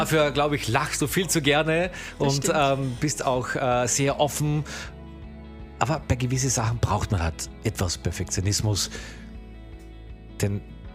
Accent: Velden am Wörthersee, Carinthia, Austria; Meine alte Heimat.

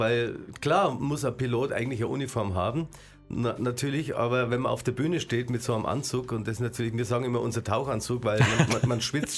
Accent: Bavaria, Germany; Also ich liebe meine Heimat und meine Region. Bei uns ist das fränkische Seenland im Altmühltal.

